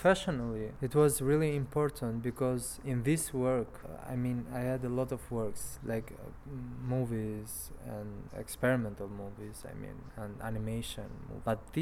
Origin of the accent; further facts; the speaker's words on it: Albania; from Albania. I live in Tirana.